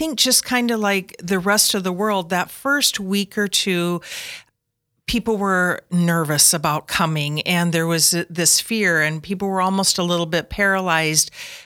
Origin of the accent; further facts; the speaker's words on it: Sioux Falls, South Dakota, United States; So I am from Sioux Falls.